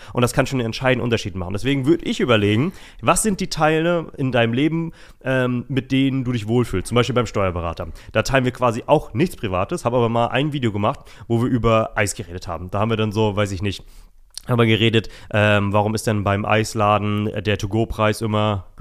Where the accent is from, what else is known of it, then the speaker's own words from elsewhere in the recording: Anklam, Mecklenburg-Vorpommern, Germany; okay, ich fahre jetzt in meine Heimat Anklam. Anklam ist ein kleiner Ort in Mecklenburg-Vorpommern.